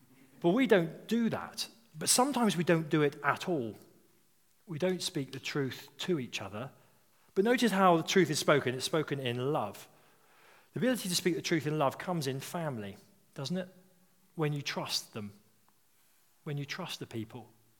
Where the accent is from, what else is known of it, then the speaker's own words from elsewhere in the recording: United Kingdom; We are not good as British people at speaking truth, are we?